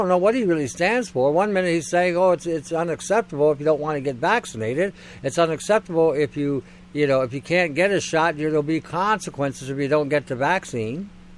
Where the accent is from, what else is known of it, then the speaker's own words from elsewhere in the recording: Canada; As a Canadian, do we really want to vote?